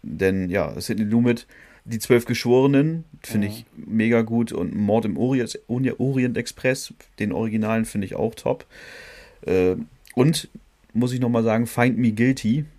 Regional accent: Bremen, Germany; wir sind ja Bremer, ne?

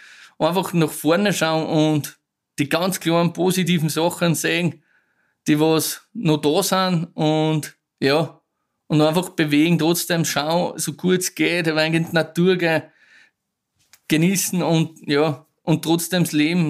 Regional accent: Austria; bei uns im Salzkammergut

